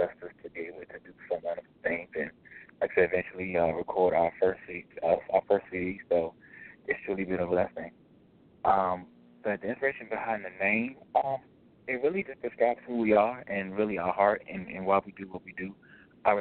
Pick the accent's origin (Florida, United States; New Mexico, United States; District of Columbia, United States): District of Columbia, United States; Washington; We are from the Washington, DMV area, Washington, D.C., DMV area.